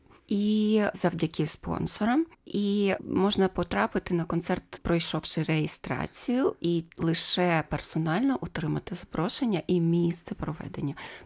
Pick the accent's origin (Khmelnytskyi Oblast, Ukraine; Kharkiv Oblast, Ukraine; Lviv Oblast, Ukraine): Kharkiv Oblast, Ukraine; Kharkiv; Тобто то, чого ми боялися, воно, на жаль, відбулося в моєму рідному місті.